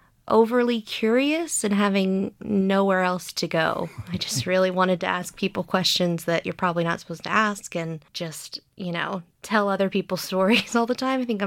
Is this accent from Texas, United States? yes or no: yes; Houston, Texas, United States; I grew up in Northeast Houston, which is the polar opposite side of the city of Sugarland. So it took about an hour to get from my hometown to Sugarland.